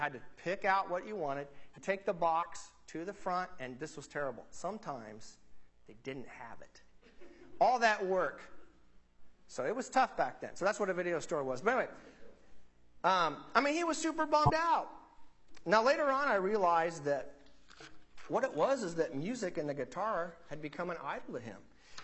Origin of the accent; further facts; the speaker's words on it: Wichita, Kansas, United States; my guitar teacher, he was a student at Wichita State University. I'm from Wichita.